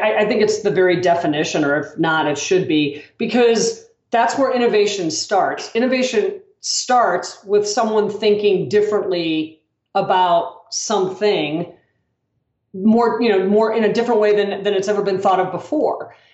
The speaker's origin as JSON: {"language": "English", "region": "Wisconsin", "country": "United States", "said": "It's a really weird, dorky thing, but I'm from Wisconsin. And one of the things that's really big in Wisconsin in the summers is water skiing shows."}